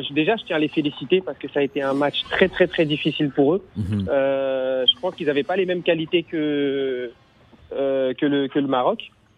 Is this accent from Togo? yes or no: yes; Togo; je suis togolais avant tout